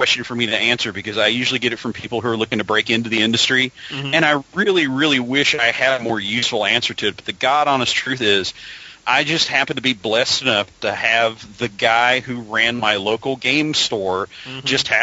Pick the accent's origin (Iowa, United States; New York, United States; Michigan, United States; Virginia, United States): Virginia, United States; Well, you know, I'm from Southwest Virginia, so, you know, it's coal mines down there.